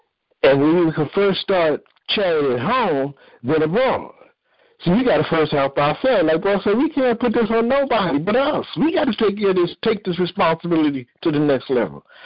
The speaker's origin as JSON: {"language": "English", "region": "East Coast", "country": "United States", "said": "I come from the East Coast."}